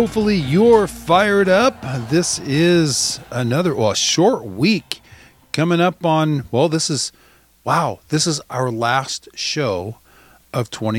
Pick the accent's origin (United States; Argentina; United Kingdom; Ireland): United Kingdom; Scotland; I'm Scottish.